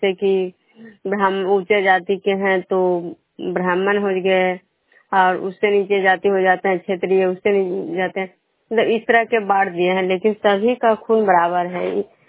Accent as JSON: {"language": "Hindi", "town": "Vishnupur", "region": "Bihar", "country": "India", "said": "मैं विष्णुपुर ग्राम खुजरा पंचायत नालंदा जिला नगर नवसा प्रखंड की निवासी हूँ।"}